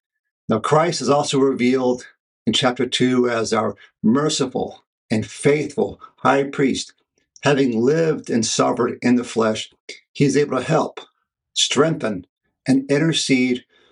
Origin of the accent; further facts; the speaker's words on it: the South, United States; Now, I'm reminded of my childhood growing up in the South, where we often could go to certain places where there's rivers